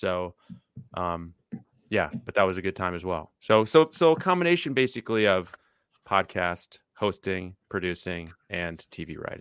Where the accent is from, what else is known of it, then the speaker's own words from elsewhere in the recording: Atlanta, Georgia, United States; And I moved mm-hmm. back to my hometown of Atlanta, where I am now.